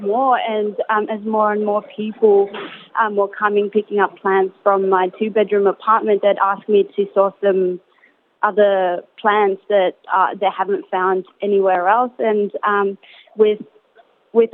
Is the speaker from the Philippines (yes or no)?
yes; Ilocos Region, Philippines; English is a second language; now in Australia; growing up in Pangasinan, which is a farming province.